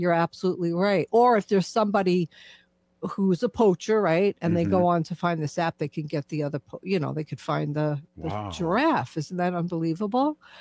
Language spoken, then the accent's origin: English; New York, United States